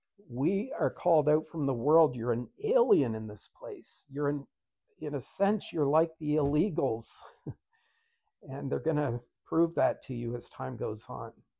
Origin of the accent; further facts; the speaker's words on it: Canada; I was born and raised in Canada.